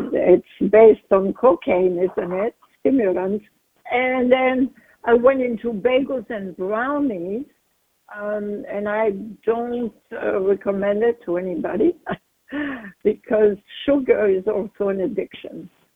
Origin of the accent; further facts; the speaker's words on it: Cannes, Provence-Alpes-Côte d'Azur, France; now in New York City, United States; Yes, I am exactly from the French Riviera. A lovely town of Cannes, glamorous film festival yearly, and beautiful beaches.